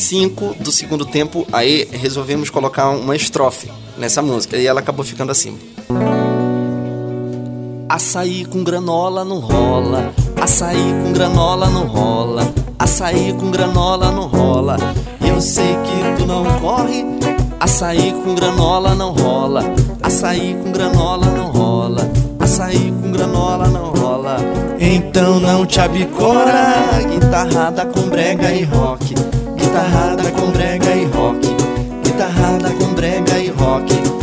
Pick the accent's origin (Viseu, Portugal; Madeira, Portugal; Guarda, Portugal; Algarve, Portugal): Viseu, Portugal; born there; eu nasci lá em Viseu, eu sou viseuense, então ali na parte de Bragança, tudo que tem, assim, muita coisa cultural.